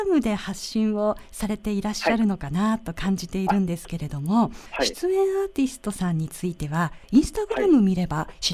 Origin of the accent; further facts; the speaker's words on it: Ibaraki, Japan; 私たち茨城県民にもこう馴染み深い大好きな野菜かと思うんですけれども